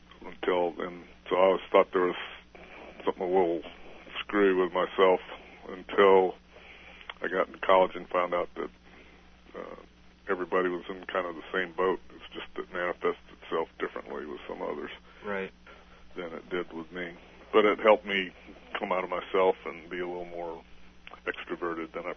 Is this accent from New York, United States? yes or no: yes; Binghamton, New York, United States; born there; I was born in Binghamton, New York, in August of 1945